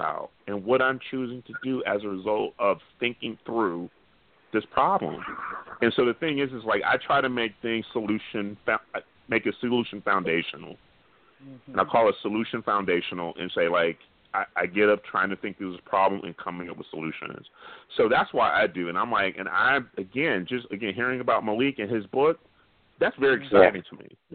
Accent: Oakland, California, United States; Like, I saw it every day growing up in Oakland. I saw it in West Oakland.

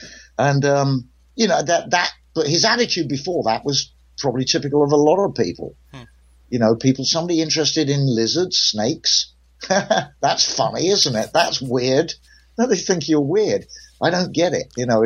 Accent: Camberley, South East England, United Kingdom; also born or lived in London; I grew up in the country. I was born in London, but I grew up in the Surrey Delta, as we blues men like to call it, the Camberley Delta, the suburban delta of blues.

